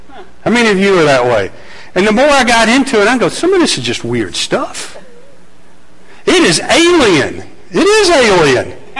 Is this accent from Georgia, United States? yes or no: yes; Atlanta, Georgia, United States; I moved from Atlanta, Georgia. I lived in downtown Atlanta. I lived near Piedmont Park. Grew up in a suburb. I love the city.